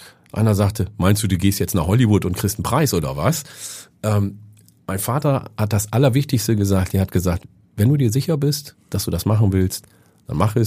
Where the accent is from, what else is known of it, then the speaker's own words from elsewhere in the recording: Oromia, Ethiopia; Meine Heimat Oromia ist der Ursprung des Kaffees.